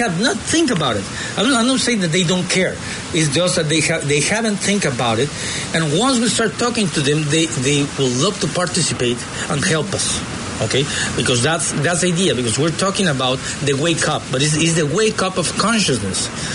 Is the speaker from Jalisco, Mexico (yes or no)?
yes; Guadalajara, Jalisco, Mexico; English is a second language; also born or lived in Sonora; I'm from the northwest of the country. I'm from Sonora State, just across the peninsula, just across Cabo, let's say. And I grew up in Guadalajara, But my last 11 years I've been living here.